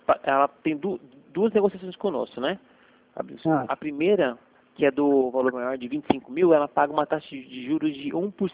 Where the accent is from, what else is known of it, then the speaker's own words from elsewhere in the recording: São Paulo, Brazil; Sou de São Paulo.